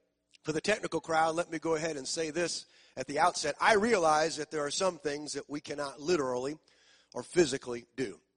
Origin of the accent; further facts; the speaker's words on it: St. Louis, Missouri, United States; Lou Brock, which was my boyhood hero growing up in St. Louis